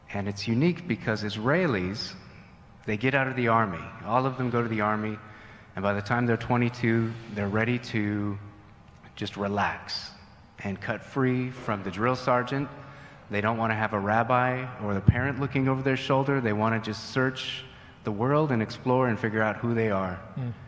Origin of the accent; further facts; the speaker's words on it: Alaska, United States; now in Bariloche, Argentina; I'm from Alaska. My wife is from New Mexico.